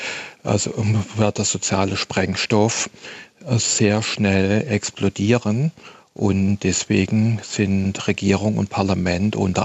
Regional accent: Konstanz, Baden-Württemberg, Germany; aus Baden-Württemberg, in meiner Heimatstadt Konstanz

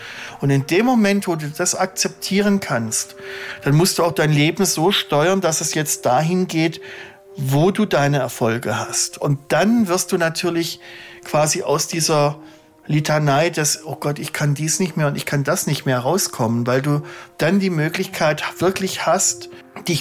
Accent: Baden-Württemberg, Germany; ich habe es als Schwabe geschafft

